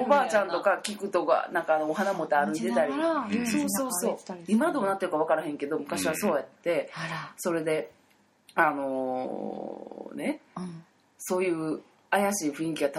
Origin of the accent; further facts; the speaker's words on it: Ikoma, Nara, Japan; まずですね、私奈良県の生駒市っていうとこ出身なんですけど